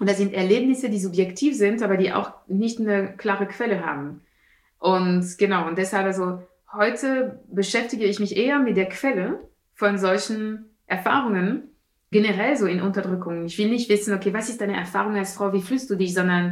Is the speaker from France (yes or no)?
yes; France; moved away as an adult; now in London, United Kingdom; habe das erst bemerkt, als ich nach London gezogen bin mit 20 und dann haben mich die Leute gefragt, wo kommst du her? Dann habe ich gesagt, so ja, mein Vater kommt aus Algerien, meine Mutter aus Martinique.